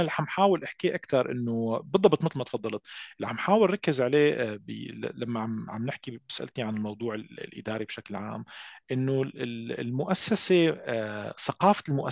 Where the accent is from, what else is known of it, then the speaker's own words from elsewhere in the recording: Syria; هيدا ما قد يكون رأي منحاز لأنه أنا شخص سوري،